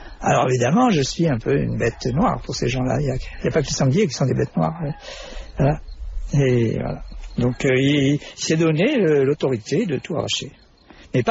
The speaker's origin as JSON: {"language": "French", "country": "Algeria", "tie": "born there", "said": "vous savez que je suis né en Algérie, donc j'ai appris la poterie avec les femmes kabyles"}